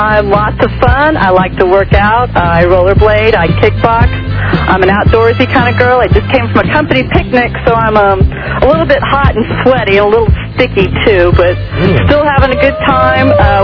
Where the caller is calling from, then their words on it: Alexandria, Virginia, United States; I'm calling from Alexandria, Virginia.